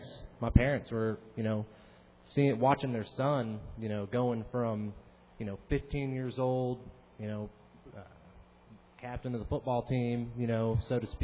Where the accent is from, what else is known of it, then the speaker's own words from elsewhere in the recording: Alaska, United States; I mean, I'm from Alaska, coming all the way down here.